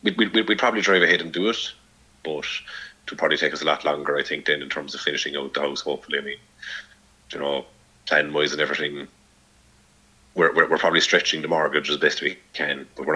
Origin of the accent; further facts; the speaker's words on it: Munster, Ireland; I'm from North Cork and building there in Chamberley Moors in between Mallow and Mitchelstown. And like, I'm from the area